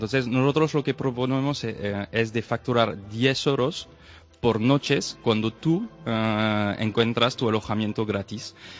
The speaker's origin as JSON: {"language": "Spanish", "country": "France", "second_language": "Spanish", "moved": "yes", "lives_now": "Spain", "said": "Yo soy de Francia, pero ya hace años que me encanta vivir en España."}